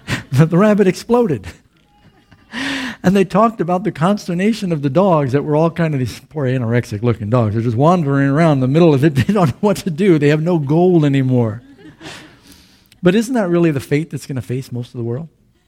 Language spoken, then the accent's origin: English; Florida, United States; I grew up in Florida, and they have these dog races there.